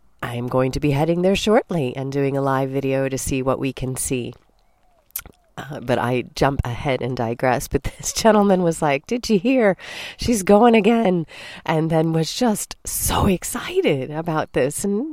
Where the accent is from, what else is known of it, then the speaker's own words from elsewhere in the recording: Chicago, Illinois, United States; Now, in my hometown of Chicago, if that happened, you run.